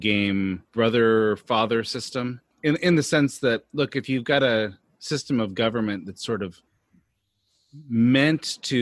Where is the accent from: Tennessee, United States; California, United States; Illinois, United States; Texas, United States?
California, United States; when people ask where we grew up, we always say Northern California or Bay Area. We do not want to be associated with Southern California.